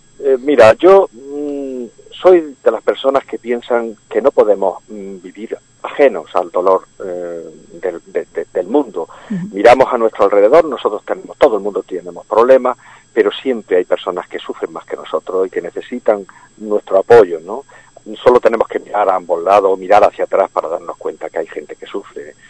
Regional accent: Jaén, Andalusia, Spain; somos de Jaén, y entonces en nuestras obras siempre hay alguna referencia a Jaén

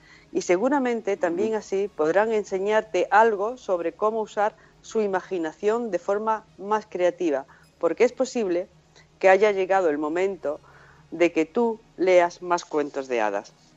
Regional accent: Guadix, Andalusia, Spain; yo nací afortunadamente en un sitio muy cercano a la sierra, Sierra Nevada, con unas vistas preciosas, porque mi pueblo es Guadix, que tiene una panorámica y unas vistas muy bonitas.

